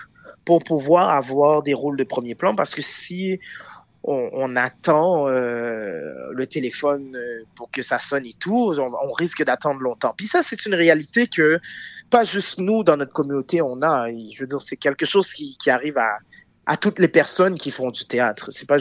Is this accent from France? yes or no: no; Montreal, Quebec, Canada; moi, je viens de l'Est de Montréal. Comment dire, j'ai grandi dans des HLM.